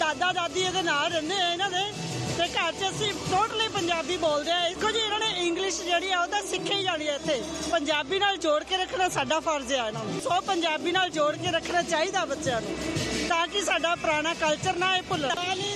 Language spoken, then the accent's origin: Punjabi; Punjab, India; moved away; ਮੈਂ ਪੰਜਾਬ ਤੋਂ ਬਿਲੋਂਗ ਕਰਦੀ ਹਾਂ, ਇੰਡੀਆ ਤੋਂ।